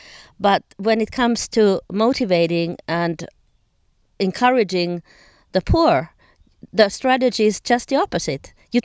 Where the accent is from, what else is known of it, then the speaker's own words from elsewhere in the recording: Finland; I'm from Finland